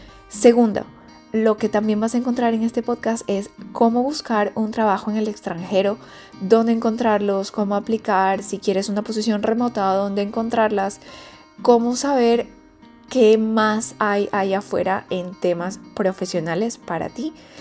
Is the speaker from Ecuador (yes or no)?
yes; Ecuador; moved away as an adult; also born or lived in United States / Brazil / Spain; soy de Ecuador. Tengo ya más o menos 3 años fuera de Ecuador y hace alrededor de unos 6 años decidí salir del país